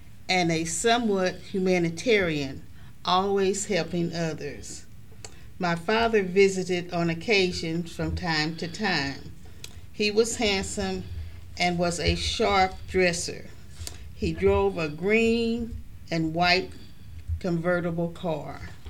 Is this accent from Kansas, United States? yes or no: yes; Kansas City, Kansas, United States; Okay, I was born in Wyandotte County, Kansas City, Kansas, on September 13, 1947.